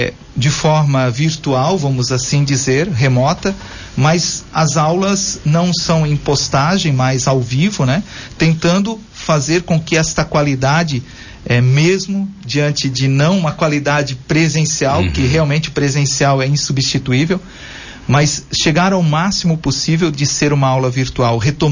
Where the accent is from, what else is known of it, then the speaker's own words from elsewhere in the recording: Joinville, Santa Catarina, Brazil; sou natural de Joinville, né? Meus pais são naturais de Navegantes, fizeram a sua vida em Joinville.